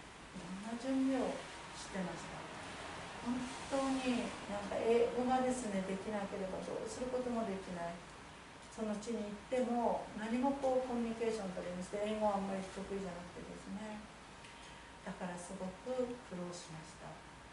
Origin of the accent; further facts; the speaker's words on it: Yubari, Hokkaido, Japan; 私の夕張の出身、私は夕張キリスト教会というところで作れたんですが